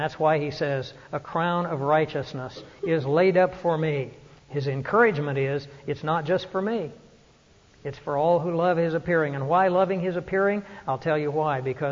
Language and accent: English; Kansas, United States; born there; See, I was born in Kansas, but I became Southern by the grace of God.